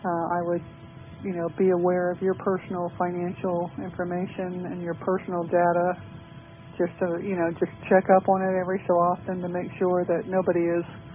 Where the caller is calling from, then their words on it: Maryland, United States; from Maryland.